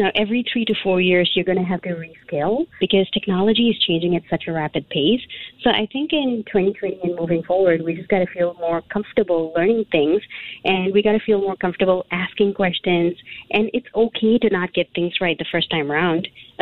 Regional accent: Singapore; when we were growing up in Singapore

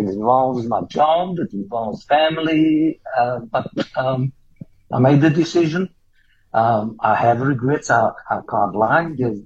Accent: Cape Town, Western Cape, South Africa; born there; The first thing I do when I get to Cape Town and I get wheels, I go up to where I was born in Newlands

